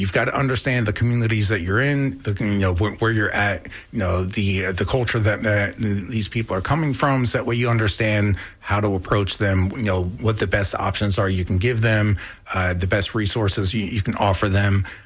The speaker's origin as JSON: {"language": "English", "region": "New Jersey", "country": "United States", "tie": "born or raised there", "moved": "as an adult", "lives_now": "Florida, United States", "said": "I grew up in New Jersey, which is where I started my career off up there. I've been doing this now for 22 years. So I got started up there and moved down here to Florida about 9 years ago."}